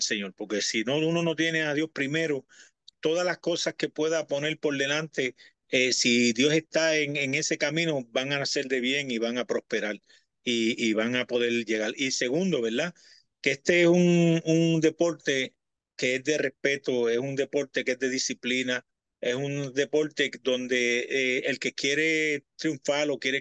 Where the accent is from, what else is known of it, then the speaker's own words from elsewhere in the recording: Vega Alta, Puerto Rico; va a ser en mi pueblo natal, en Vega Alta. Yo soy de Vega Alta. No vivo ahora allí, pero mi pueblo es Vega Alta. Yo pertenezco a Vega Alta y es un gran honor. Allí está mi familia, mis amistades.